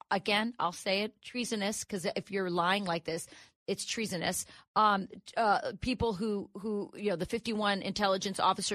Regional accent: Wisconsin, United States; And by the way, I'm from Wisconsin. Everyone in Wisconsin understands what happened with the Zuckerbucks in Wisconsin.

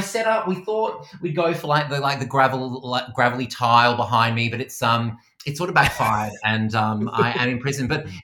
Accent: Perth, Western Australia, Australia; I'm from Perth in Western Australia

